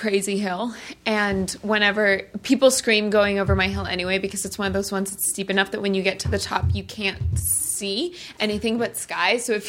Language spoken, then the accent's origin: English; Colorado, United States; I'm from Colorado, so I know what you mean. But Colorado, even the winter there is so benign.